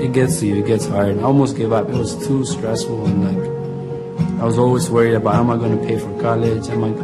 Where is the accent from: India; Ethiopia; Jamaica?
Ethiopia; now in United States; I'm from Ethiopia. I came to the U.S. in 2005.